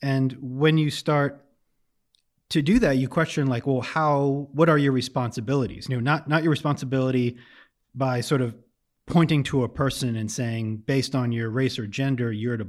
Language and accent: English; United States; now in Lausanne, Switzerland; I grew up in the States. Maybe less than 2 years ago, we moved to Switzerland to be closer to my wife's family. And we live in a town, we live in Lausanne, in a country that has amazing public transportation.